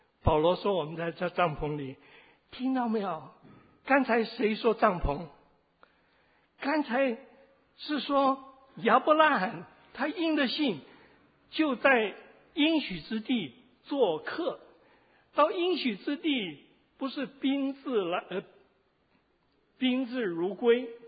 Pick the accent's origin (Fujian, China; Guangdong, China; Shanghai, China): Guangdong, China; Chaozhou; also born or lived in Taiwan / United States; 我是潮州人，我生在心灵，因为跟日本鬼子打仗啊